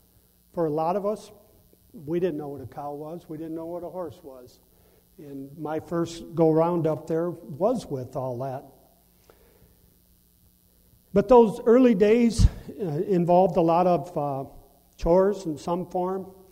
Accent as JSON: {"language": "English", "town": "Detroit", "region": "Michigan", "country": "United States", "tie": "born there", "said": "I was born in Detroit, Michigan, in 1954."}